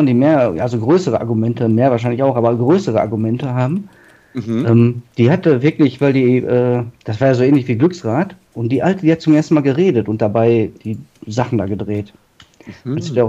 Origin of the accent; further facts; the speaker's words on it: Turkey; Ich bin Türke, ich hatte das noch irgendwo in mein Blut, verstehst du?